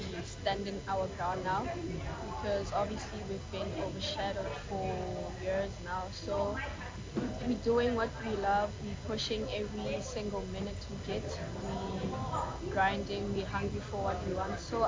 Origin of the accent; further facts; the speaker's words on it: Bloemfontein, Free State, South Africa; I'm originally from Bloem.